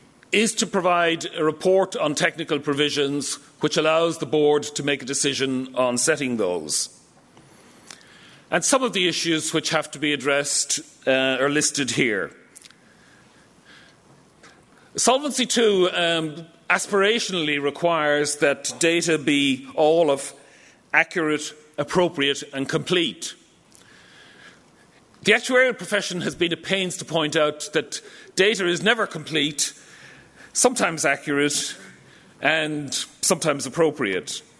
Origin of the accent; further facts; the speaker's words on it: Dublin, Leinster, Ireland; The picture on the slide is my hometown, Dublin